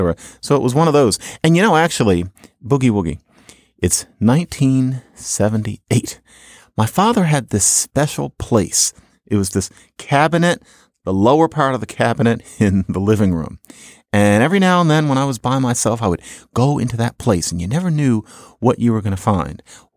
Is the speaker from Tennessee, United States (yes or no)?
no; Philadelphia, Pennsylvania, United States; Growing up in Philadelphia in the 70s, I remember boogie was what we said for booger.